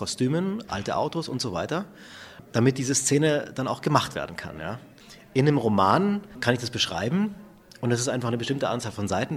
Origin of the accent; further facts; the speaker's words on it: Munich, Bavaria, Germany; born there; ich habe eine deutsche Mutter, ich bin in München geboren und mein Vater kam in den 60er Jahren als Medizinstudent aus Tunis.